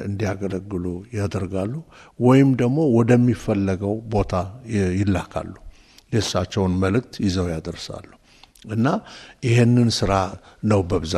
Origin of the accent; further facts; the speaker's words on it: Chelelqa, Hararghe, Ethiopia; እርግጥ ነው እኔ የተወለድኩት በሐረር ክፍለ ሀገር ጨረለቃ የሚባል ቦታ ላይ ነው። እዛ ወረዳ ነው እዛ ነው የተወለድኩት።